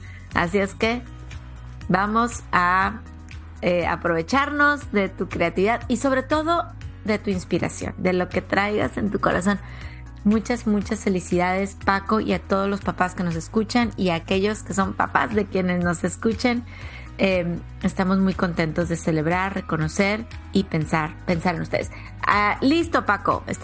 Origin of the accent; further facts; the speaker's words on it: Mexico; hay una frase en México, yo soy originaria de México, que la usamos un montón